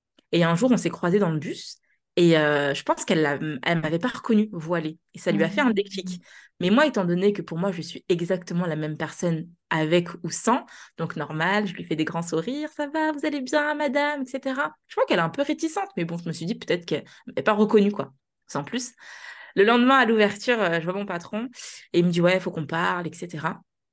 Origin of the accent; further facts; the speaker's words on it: Nanterre, Île-de-France, France; j'ai sept frères et sœurs. On a grandi à Nanterre.